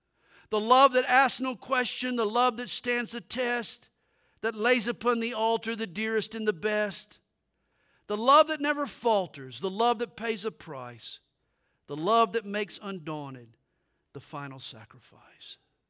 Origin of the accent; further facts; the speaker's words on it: United States; But we're also American citizens, and this presents a challenge.